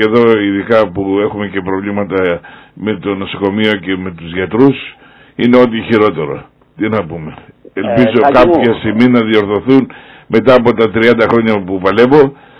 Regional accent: Greece; Ναι, αλλά εγώ εδώ ζω και έχω την απέτηση και εφόσον ψηφίζω και εφόσον είμαι Έλληνας πολίτης και πληρώνω την εφορία μου

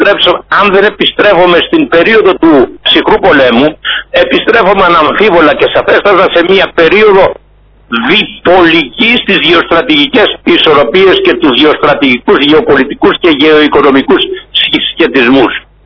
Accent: Greece; Εμείς σαν Έλληνες, ας πάψουμε τα κουτσομπολιά

